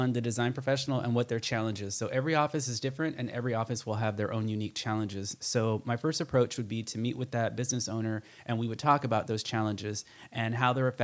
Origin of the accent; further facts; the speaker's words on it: Pomona, California, United States; also born or lived in Irvine; I was born and raised in Pomona, California, actually. Moved out to Orange County after high school. So I moved out to Irvine in 91-ish.